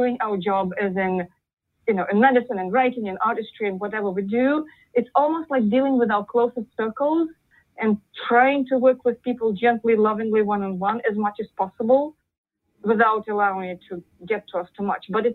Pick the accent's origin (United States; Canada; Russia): Russia; Moscow; I was born in Moscow, and my childhood was actually pretty happy.